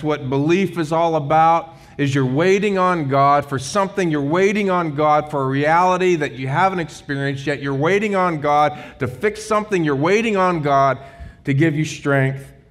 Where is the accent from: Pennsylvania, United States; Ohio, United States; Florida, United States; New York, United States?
Pennsylvania, United States; I'm from Western Pennsylvania, so we claim him.